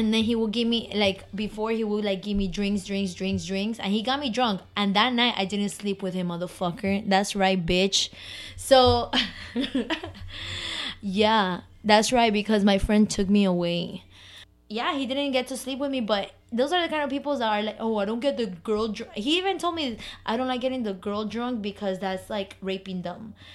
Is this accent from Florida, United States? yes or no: yes; Miami, Florida, United States; because we are from Miami, okay?